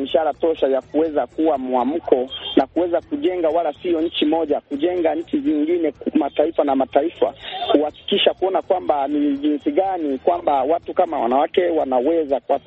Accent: Kagera, Tanzania; natokea mkoa wa Kagera.

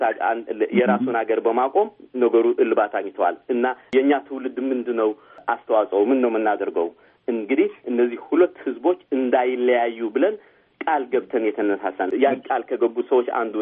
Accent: Keren, Anseba, Eritrea; እኔ በዛው ጦርነት ጊዜ ተወልጄ በዛ ጦርነት ጊዜ ያደግኩ ሰው ነኝ። እኔ ያደግኩበት አካባቢ ብዙ ጊዜ እኔ የኖርኩበት ከረን የሚባል አካባቢ ነው።

